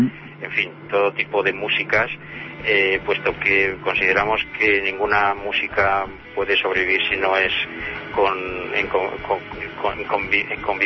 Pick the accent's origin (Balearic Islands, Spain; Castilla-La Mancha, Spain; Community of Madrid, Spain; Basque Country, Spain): Community of Madrid, Spain; Madrid; Sí, claro, porque nosotros somos de Madrid y estos venían de fuera.